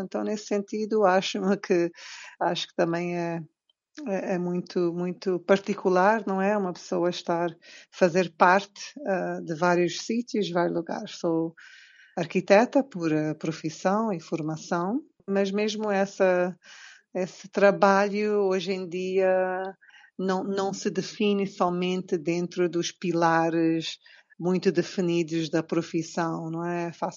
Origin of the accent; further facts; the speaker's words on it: Cape Verde; also born or lived in São Tomé and Príncipe; Sou cabo-verdiana, mas também tenho uma sensação de pertença em vários lugares. Nasci a caminho de São Tomé, pai cabo-verdiano e mãe portuguesa. Vivi em São Tomé nos primeiros anos da minha infância e após a independência de Cabo Verde, viemos para Cabo Verde